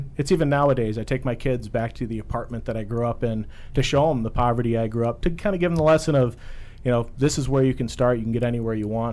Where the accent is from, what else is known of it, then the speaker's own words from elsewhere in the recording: Binghamton, New York, United States; born there; I come from upstate New York. I was born in Binghamton, where I had very, very humble roots.